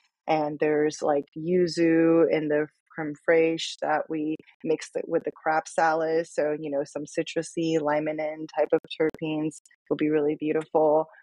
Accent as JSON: {"language": "English", "town": "Chengdu", "region": "Sichuan", "country": "China", "tie": "born or raised there", "lives_now": "United States", "said": "when I started traveling in China after growing up in Chengdu, I was like, oh, wow, this is a really unique, special place"}